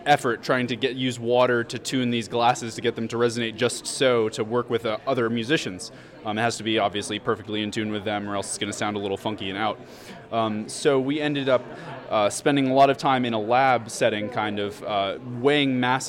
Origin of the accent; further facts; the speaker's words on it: Chapel Hill, North Carolina, United States; I'm from Chapel Hill, North Carolina.